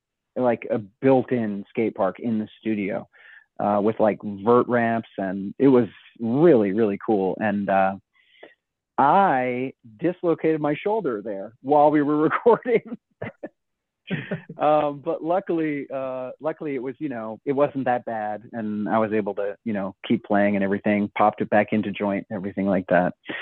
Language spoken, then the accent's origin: English; Vermont, United States; I grew up in Vermont, so I definitely was a snowboarder and a skier.